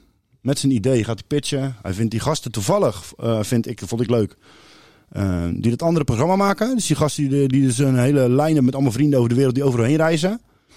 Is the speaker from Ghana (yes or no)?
yes; Ghana; Dutch is a second language; maar ik kom uit Ghana